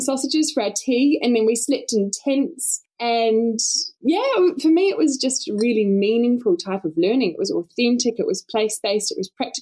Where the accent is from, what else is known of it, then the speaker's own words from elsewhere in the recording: Nelson, New Zealand; So I grew up in Nelson. I spent most of my time just in a little place called Kina, which is out of Tasman sort of region.